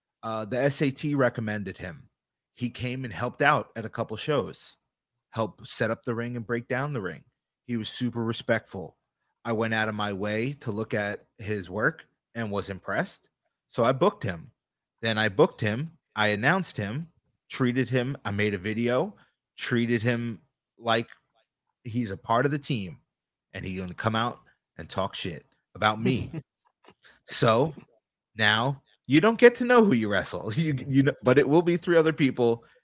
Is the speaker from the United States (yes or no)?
yes; Long Island, New York, United States; Gabe and Tristan are from around me. So we're all from Long Island.